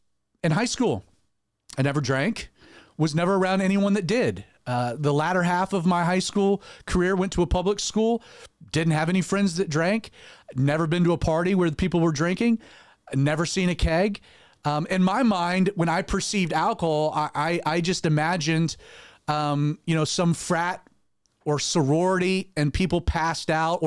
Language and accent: English; the South, United States; I'm born and bred in the South.